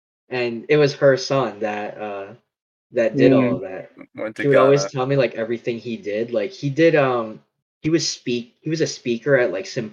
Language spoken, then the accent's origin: English; New Jersey, United States; I mean, we're coming from New Jersey, armpit state of the U.S.